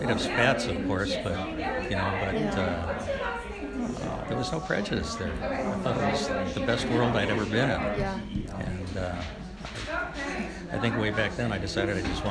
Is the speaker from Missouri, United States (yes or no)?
yes; Missouri, United States; I'm originally from Missouri.